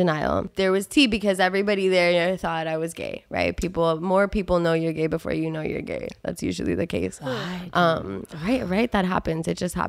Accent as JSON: {"language": "English", "town": "Miami", "region": "Florida", "country": "United States", "tie": "born or raised there", "said": "All right, I grew up in Miami, probably like the two of you."}